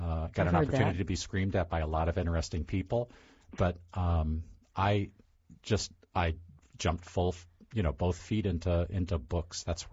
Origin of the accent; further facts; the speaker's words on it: Michigan, United States; also born or lived in Virginia; I was born in Virginia and moved after I was born. About 2 years into it, we moved back to Michigan.